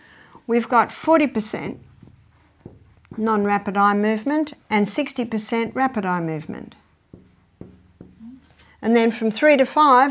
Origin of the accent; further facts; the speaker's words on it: Australia; So when I come from Australia